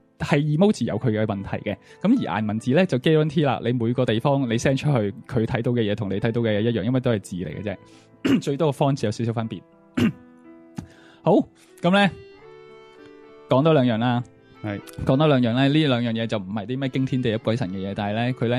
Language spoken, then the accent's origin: Cantonese; Hong Kong; 我以我哋香港人过往买嘢嘅经历啦，